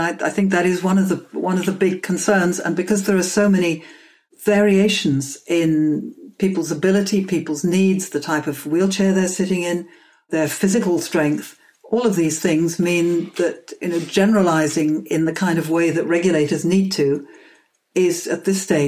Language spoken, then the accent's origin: English; London, United Kingdom; Well, as a Londoner, I love the London cab, of course.